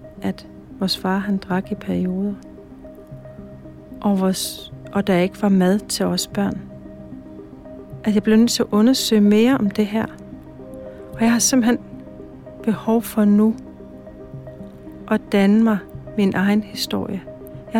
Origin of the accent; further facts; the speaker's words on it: Greenland; En del af mig er også at være grønlænder. En del af mig er også det at komme fra Grønland af. Det gør, at jeg har undertrykket så meget af mig selv, fordi jeg er grønlænder. Og ja, jeg er adopteret